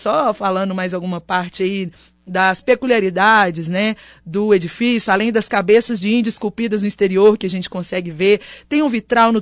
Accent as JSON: {"language": "Portuguese", "town": "Belo Horizonte", "region": "Minas Gerais", "country": "Brazil", "tie": "born or raised there", "said": "Eu que sou belo-horizontina, nasci, vivo em Belo Horizonte desde que nasci"}